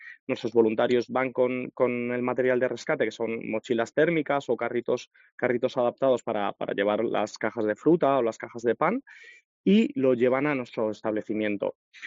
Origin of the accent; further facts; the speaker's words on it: Madrid, Community of Madrid, Spain; lo que hice en 2018 fue traer esta idea y comenzar a adaptarla e implementarla en Madrid, que es mi ciudad natal.